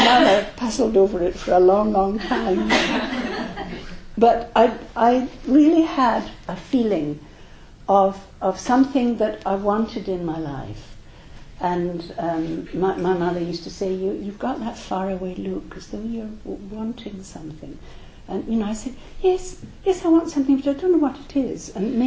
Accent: Glasgow, Scotland, United Kingdom; born there; now in London, United Kingdom; I started in Glasgow. I was born in Glasgow in Scotland.

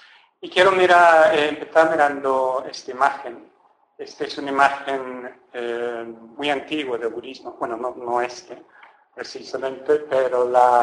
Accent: England, United Kingdom; accent: English; Spanish is a second language; probablemente os habéis dado cuenta que no soy español. Soy inglés y por eso tengo ese acento precioso que por mucho que intento no lo quito.

